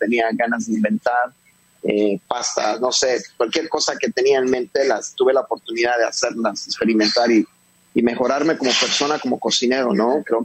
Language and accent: Spanish; Mexico; algo que me recuerda a mi tierra, a mi mamá, a mis paisanos. Pude viajar, conocer más de México, mi cultura.